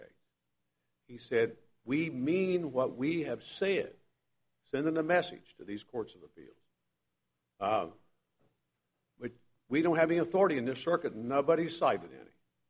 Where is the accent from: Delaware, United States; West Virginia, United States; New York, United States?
West Virginia, United States; I'm from West Virginia, too.